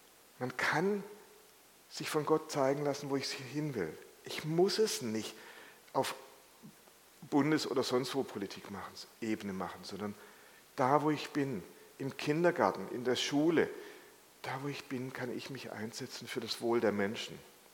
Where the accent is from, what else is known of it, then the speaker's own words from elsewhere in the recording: Mannheim, Baden-Württemberg, Germany; ich komme jetzt aus Mannheim, deshalb muss ich halt die Mannheimer Sachen sein